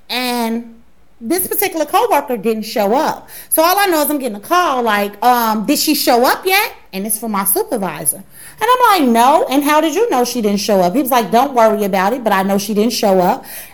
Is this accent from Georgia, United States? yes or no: no; Chicago, Illinois, United States; Hey everybody … I'm from Chicago.